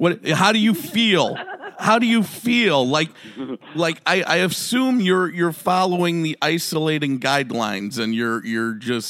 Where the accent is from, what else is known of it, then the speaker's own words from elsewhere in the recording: Chicago, Illinois, United States; born there; Because I was born in Chicago, Illinois, with no nepotism in the business, no connections in the business.